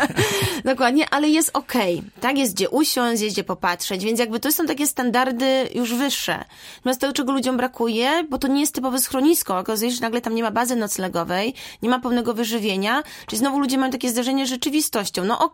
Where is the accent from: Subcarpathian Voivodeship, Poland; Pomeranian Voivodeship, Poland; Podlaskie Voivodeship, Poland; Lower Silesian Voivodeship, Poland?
Subcarpathian Voivodeship, Poland; Sanok; ja pochodzę rodzinnie z Wetliny, ja się już wychowałam w Sanoku, ale moja mama, mój dziadek, pradziadek i tam kilka pokoleń też właściwie od z Wetliny pochodzimy.